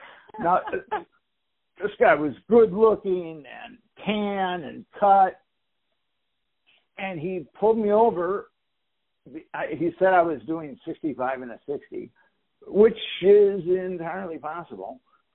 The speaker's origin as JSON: {"language": "English", "town": "Minneapolis", "region": "Minnesota", "country": "United States", "said": "I'm from Minneapolis, so I'd fly to Minneapolis"}